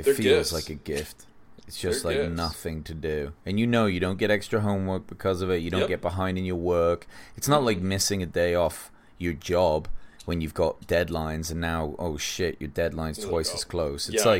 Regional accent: England, United Kingdom; I've caught myself doing the same thing, and I'm fucking English.

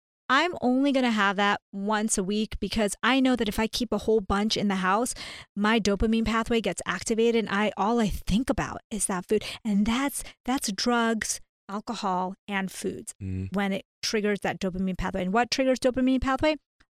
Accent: India; now in United States; So, long story short, I am an Indian, South Asian immigrant to the U.S.

